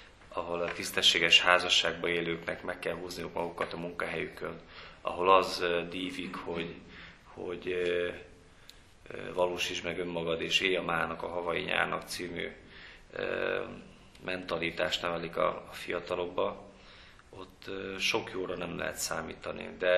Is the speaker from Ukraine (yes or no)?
no; Great Hungarian Plain, Hungary; mert én vidéki gyerek vagyok, Alföldön nőttem fel